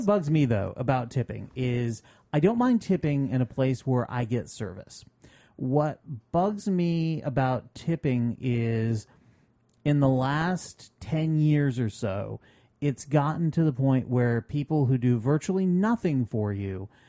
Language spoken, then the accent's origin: English; Vermont, United States; Well, and I'm from Vermont, which came out as liberal